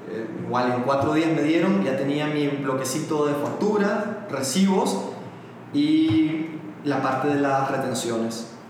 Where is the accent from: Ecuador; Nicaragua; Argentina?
Nicaragua; Carazo; Yo soy de Carazo, sin embargo saqué la empresa en Managua, porque aquí quedaba la oficina